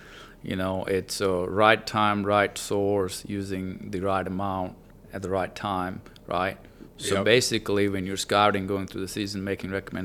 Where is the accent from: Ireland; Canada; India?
India; now in United States; But, I'm not from Wiregrass, but I'm from India.